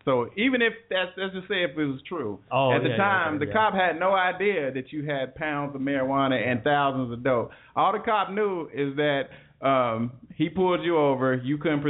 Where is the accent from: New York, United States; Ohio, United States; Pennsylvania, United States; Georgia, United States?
Ohio, United States; Cincinnati; I want to go back to my hometown, man. There was an unfortunate incident that happened a few weeks ago where a University of Cincinnati cop killed an unarmed gentleman